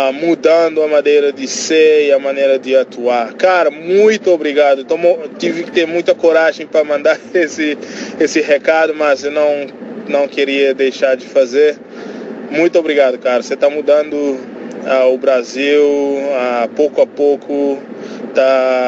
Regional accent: Cape Verde; now in United States; eu não sou brasileiro, e você já pode ter notado aí no meu sotaque. Mas, cara, eu sou cabo-verdiano. E vivo nos Estados Unidos, estou estudando aqui, fazendo meu mestrado

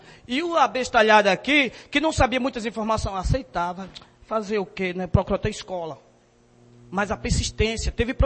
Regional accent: Brazil; accent: caipira; eu sou um caipira verdadeiro. O meu sotaque é caipira. E eu me orgulho por isso.

